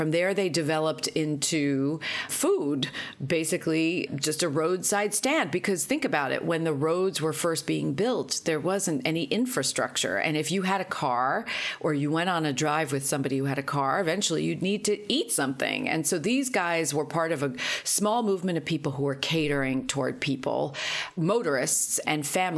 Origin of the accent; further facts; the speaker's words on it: New York, United States; although I grew up in New York in the 70s, where fast food joints weren't as plentiful as they are today